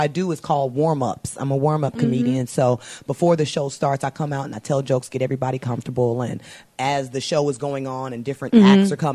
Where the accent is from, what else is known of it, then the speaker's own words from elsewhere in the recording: Chicago, Illinois, United States; we're both from Chicago.